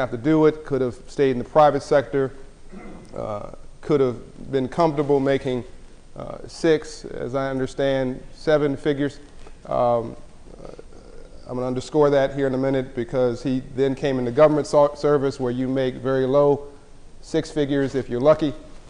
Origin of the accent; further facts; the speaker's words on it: Compton, California, United States; I'm from South Central LA. I'm from Compton, California.